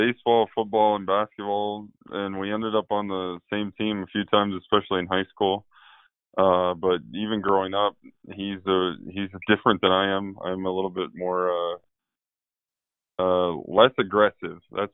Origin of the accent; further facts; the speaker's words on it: Williston, North Dakota, United States; just coming to Missoula, growing up in Williston, things are completely different than Missoula.